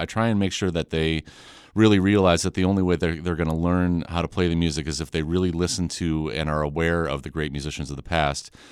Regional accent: Connecticut, United States; also born or lived in Racine, Wisconsin; It was probably when my family moved from Wisconsin to Connecticut. I was born in Racine, Wisconsin

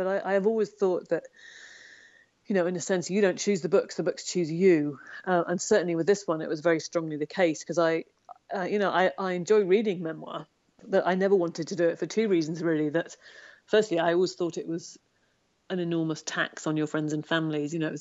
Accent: Northern Ireland, United Kingdom; born there; I was born in Northern Ireland and then I went to school

